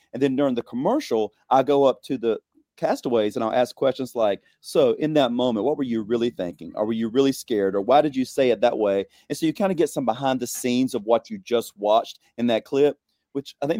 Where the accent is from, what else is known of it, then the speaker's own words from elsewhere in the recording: the South, United States; I'm from the South.